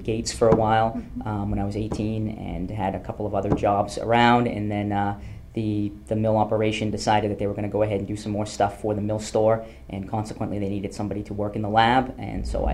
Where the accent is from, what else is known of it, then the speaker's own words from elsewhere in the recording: Newport, Maine, United States; also born or lived in Auburn; Grew up mostly in Newport.